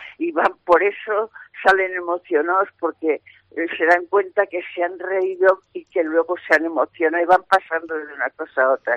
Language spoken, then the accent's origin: Spanish; Valencian Community, Spain; porque sabéis que yo soy valenciana y después de Valencia es la tierra que más amo